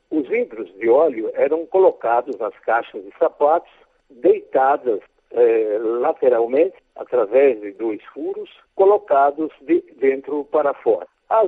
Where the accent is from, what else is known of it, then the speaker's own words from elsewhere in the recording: Santa Teresa, Espírito Santo, Brazil; naquele ano de 1956, com 7 anos ainda incompletos, já passava pela minha cabeça vontade de instalar uma emissora de rádio na cidade de Santa Teresa, minha terra natal.